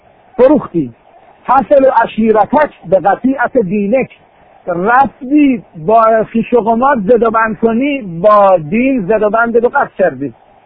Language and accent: Persian; Iran; born there; خدا رو شکر که ما در ایران متولد شدیم،